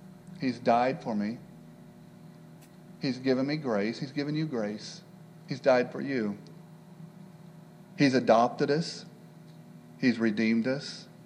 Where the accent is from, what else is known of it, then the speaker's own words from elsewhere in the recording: Ohio, United States; also born or lived in Tanzania; I mentioned I was raised in Ohio and Tanzania.